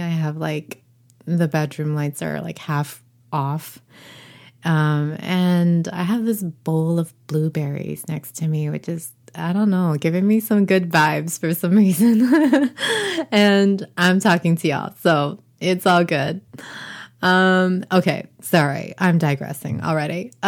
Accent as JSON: {"language": "English", "town": "Toronto", "region": "Ontario", "country": "Canada", "tie": "born or raised there", "lives_now": "Vancouver, Canada", "said": "I am a 35-year-old second-generation Korean-Canadian. I'm currently in Vancouver, but I am originally from Toronto, born and raised."}